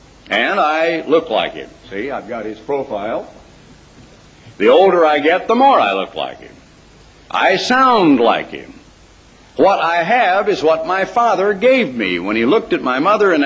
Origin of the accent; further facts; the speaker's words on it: Portland, Oregon, United States; born there; Now, I was born in Portland, Oregon, 65 years ago, I think today over there, or maybe yesterday, in Portland, Oregon.